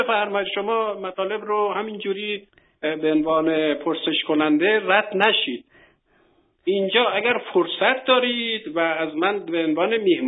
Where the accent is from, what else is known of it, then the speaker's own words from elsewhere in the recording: Iran; و من به عنوان یک ایرانی که دو برادرم در جنگ بین ایران و عرب ها کشته شدن